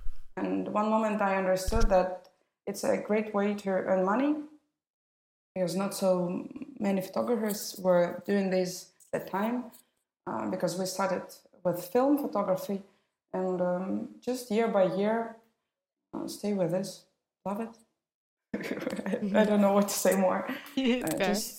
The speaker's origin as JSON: {"language": "English", "region": "Moscow", "country": "Russia", "tie": "born there", "second_language": "English", "said": "I'm a Russian wedding photographer. I was born in Moscow. I'm 34."}